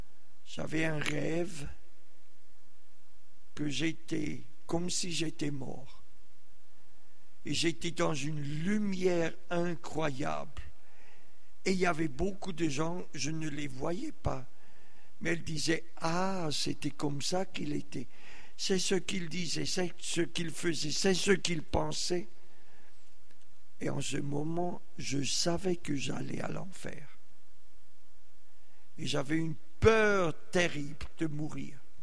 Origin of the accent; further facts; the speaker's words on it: Zurich, Switzerland; born there; je suis né en Suisse, à Zurich. Mon père était catholique, ma mère protestante.